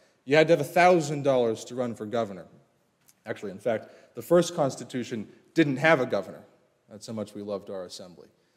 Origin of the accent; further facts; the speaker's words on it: Keene, New Hampshire, United States; I grew up here in New Hampshire. I was born in a bathtub in Keene.